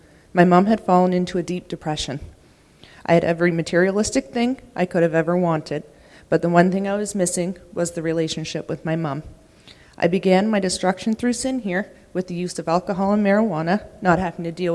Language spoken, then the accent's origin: English; Nova Scotia, Canada; I'm 29, and I'm from Nova Scotia.